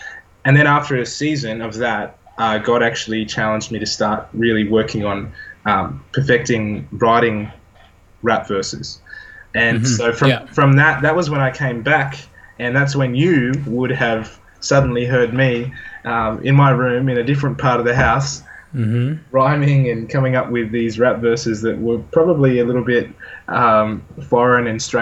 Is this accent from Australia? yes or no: yes; Australia; Firstly, God, I'm white. Secondly, I'm Australian.